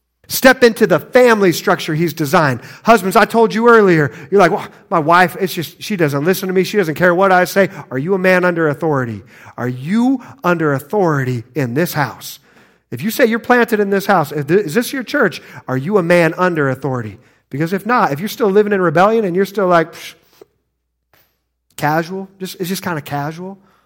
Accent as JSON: {"language": "English", "region": "Midwest", "country": "United States", "tie": "born or raised there", "said": "I grew up in the Midwest. You know, I've been in church my whole life."}